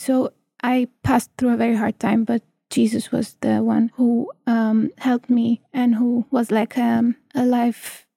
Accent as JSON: {"language": "English", "country": "Egypt", "tie": "born or raised there", "said": "Egypt and the poor areas there. So I grew up seeing how God is really at work in so many places in my home country."}